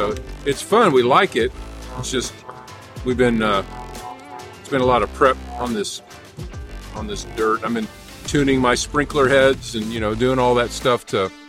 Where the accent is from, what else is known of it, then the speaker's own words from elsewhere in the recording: Dallas, Texas, United States; also born or lived in Tucson, Arizona; I'd only lived there till I was two, and then the family moved to Dallas. So I grew up in Dallas, but we came back to Tucson.